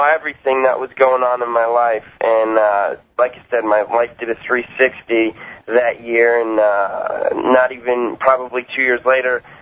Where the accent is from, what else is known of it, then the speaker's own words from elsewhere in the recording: Calgary, Alberta, Canada; I'm from Calgary, Alberta. I'm from Canada, and if anyone knows, it's just a really it's not a small city